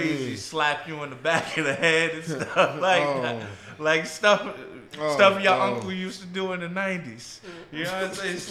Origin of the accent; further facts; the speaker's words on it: New York City, New York, United States; trying to start a family and growing up in New York City.